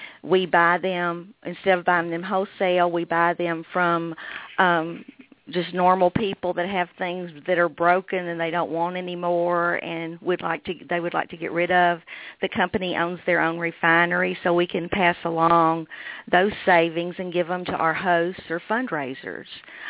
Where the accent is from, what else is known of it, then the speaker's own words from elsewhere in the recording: Kentucky, United States; accent: Kentucky; also born or lived in Illinois / Dallas; I'm from Kentucky. That's the reason I speak with this accent. I've lived in the Southeast most of my life. We did move to Illinois for 4 years, and then we moved to Dallas from there.